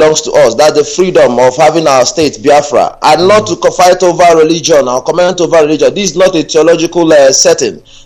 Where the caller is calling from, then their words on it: Saudi Arabia; I'm calling from Saudi Arabia.